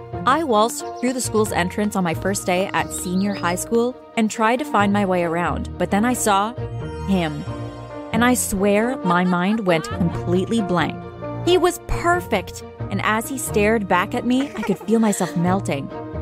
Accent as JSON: {"language": "English", "town": "Los Angeles", "region": "California", "country": "United States", "said": "I'm from Los Angeles."}